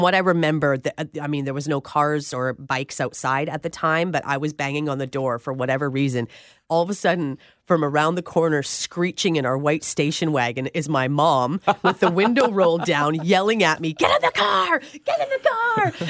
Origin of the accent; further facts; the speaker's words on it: Nanaimo, British Columbia, Canada; also born or lived in Campbell River; I was born in Campbell River, but when I was about one, we moved to Nanaimo for a couple years. So I was four when this happened, like 1983, 1984.